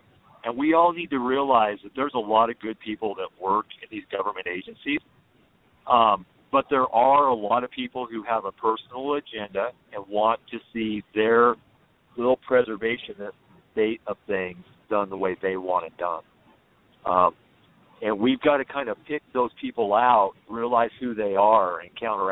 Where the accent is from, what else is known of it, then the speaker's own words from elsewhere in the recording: Bates, Oregon, United States; also born or lived in Baker; So I was born and raised in Northeast Oregon. I was actually born in Baker. I come from a small community called Bates, Oregon. It was a sawmill at one time.